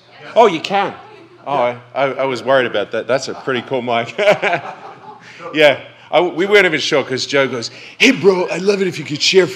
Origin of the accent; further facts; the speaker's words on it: Australia; But hey, I'm from Australia. People think I'm from England, but that's totally different.